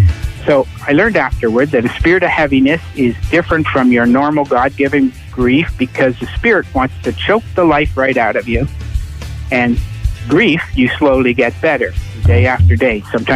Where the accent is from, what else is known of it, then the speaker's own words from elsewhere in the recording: Barrie, Ontario, Canada; I'm from Barrie.